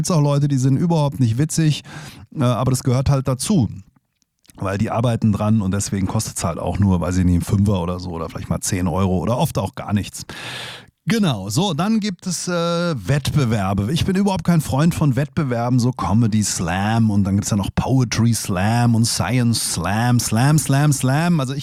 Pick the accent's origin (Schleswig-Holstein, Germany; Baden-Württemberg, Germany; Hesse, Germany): Hesse, Germany; Hessenwoche, da sind wir Hesse all weg, da sind wir all fort, gell